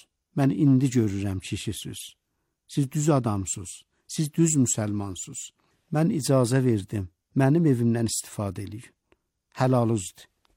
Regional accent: Iran; Dedik, biz İranlıyıq.

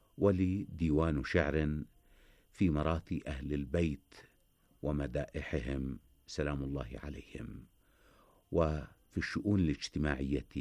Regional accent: Najaf, Najaf Governorate, Iraq; ولدت في النجف الأشرف عام 35 و300 و1000 لهجرة رسول الله صلى الله عليه وآله

